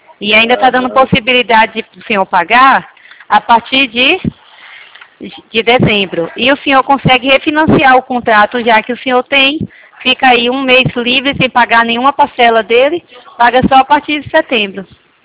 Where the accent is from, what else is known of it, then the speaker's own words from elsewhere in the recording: Salvador, Bahia, Brazil; Eu sou da Bahia, de Salvador.